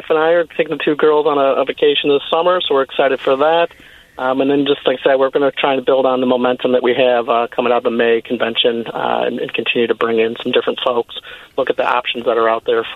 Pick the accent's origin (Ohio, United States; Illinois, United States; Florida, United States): Illinois, United States; Vernon Hills; I grew up in Vernon Hills and met my wife, and she was in a nearby suburb as well in Mundelein.